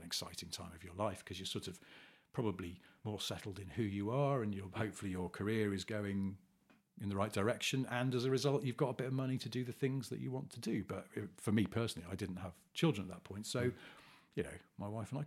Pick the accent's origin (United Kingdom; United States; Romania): United Kingdom; England; And sort of didn't really talk about our feelings, because we're English men